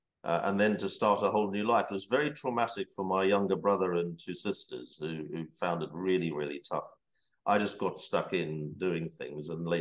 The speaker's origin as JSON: {"language": "English", "town": "Pretoria", "region": "Gauteng", "country": "South Africa", "tie": "born or raised there", "said": "I was a child of anti-apartheid parents growing up in Pretoria in South Africa. So then my entire childhood was spent there."}